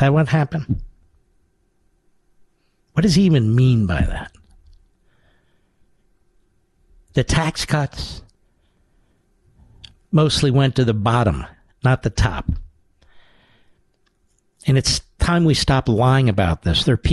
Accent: Philadelphia, Pennsylvania, United States; Well, I'm from Philadelphia. I've got a lot of friends in the AFL-CIO, and they despise him.

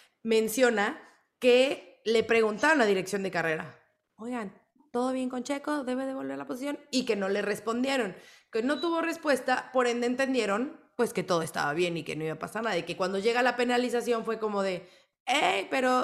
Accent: Mexico; como fan mexicana

